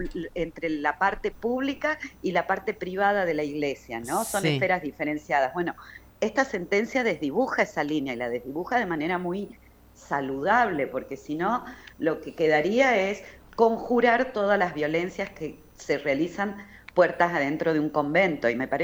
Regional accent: Tucumán, Argentina; yo soy de Tucumán

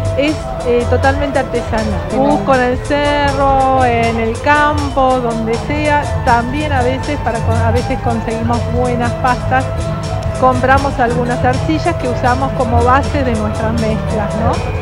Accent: Patagonia, Argentina; also born or lived in northwest Argentina; Cuando me vuelvo a vivir a mi ciudad natal, empiezo a buscar cómo la adapto a esta zona. Entonces ya estoy buscando más por el lado del criollo, de lo originario, pero más de la zona, más lo patagónico.

